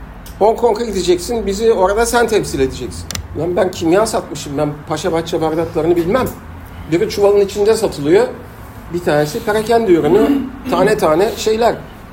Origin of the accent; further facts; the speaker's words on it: Istanbul, Turkey; born there; Fatih İstanbul doğumluyum.